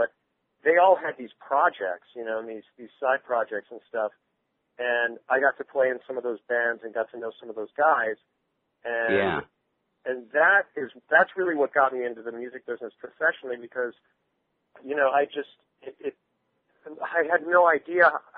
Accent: Buffalo, New York, United States; I'm from upstate New York. I'm from Buffalo originally.

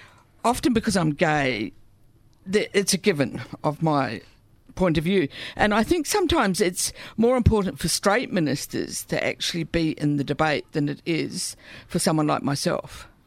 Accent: New Zealand; As a Kiwi, I just think it's a crazy thing

